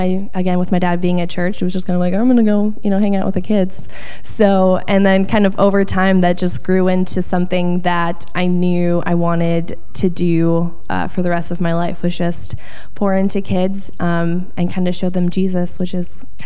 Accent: Buffalo, New York, United States; So I grew up in Buffalo, born and raised, so Bills Mafia for life.

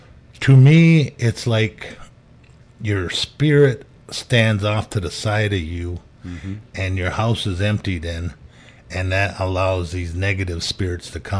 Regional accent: Gladstone, Michigan, United States; Born and raised in, I was born at home in Gladstone, Michigan.

